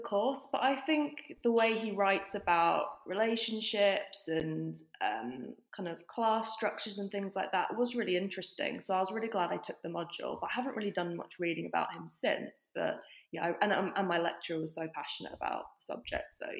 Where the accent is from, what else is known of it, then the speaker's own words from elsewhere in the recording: Bedford, East of England, United Kingdom; I was rubbish with my slang at Nottingham because I'm from Bedford down south